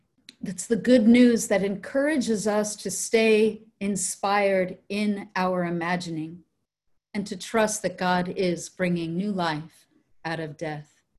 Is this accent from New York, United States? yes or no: yes; New York, United States; as my home state of New York suffers